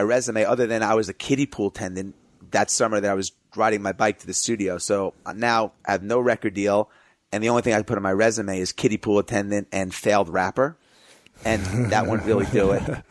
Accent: New York, United States; to just expose me to a whole different world that I didn't see growing up in Long Island.

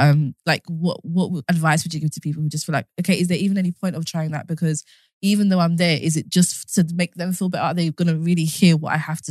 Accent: Southwark, London, United Kingdom; okay, I grew up in Southwark, but then Jen grew up in, I don't know, Hackney or a different borough.

